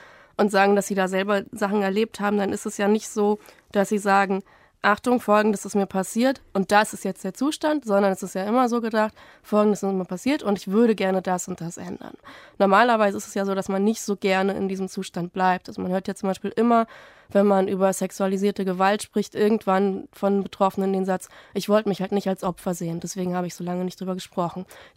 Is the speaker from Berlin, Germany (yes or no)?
yes; Berlin, Germany; Also ich bin ja in Neukölln aufgewachsen